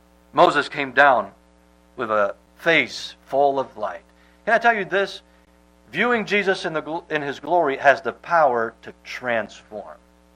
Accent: France; I remember when growing up in France, I went to the public school.

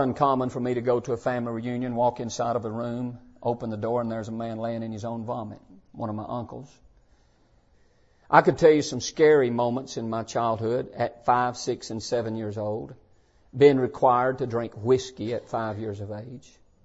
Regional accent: Alabama, United States; And I could give you a lot of details of how rough it was growing up in Alabama in the 1960s in a very impoverished home.

